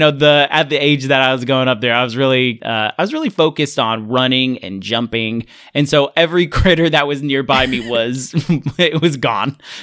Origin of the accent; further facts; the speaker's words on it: California, United States; One of those like special memories of growing up in the Central Valley, which doesn't happen enough any longer, is that every year during the winter, we have Thule fog that rolls down the mountain into the valley.